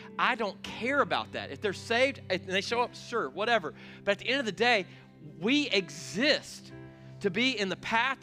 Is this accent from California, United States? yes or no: no; Greenville, South Carolina, United States; I grew up in South Greenville around the Woodmont High School community, blue-collar community that had a lot of forced integration.